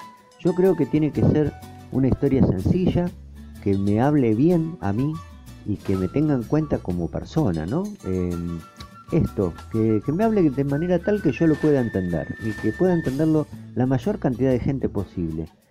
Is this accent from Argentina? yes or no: yes; Dina Huapi, Río Negro, Argentina; en los cumpleaños de los chicos de mi pueblo, en Dinahuapi